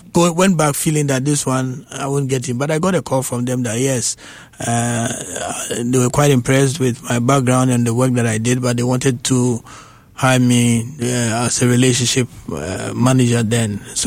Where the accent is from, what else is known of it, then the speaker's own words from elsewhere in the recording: Kumasi, Ashanti, Ghana; So I grew up in Kumasi.